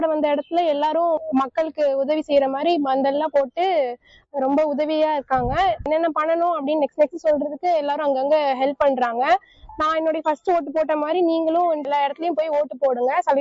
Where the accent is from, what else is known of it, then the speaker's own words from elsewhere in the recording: Tamil Nadu, India; நான் வந்து பெரம்பலூர் மாவட்டம் சேர்ந்தவங்க.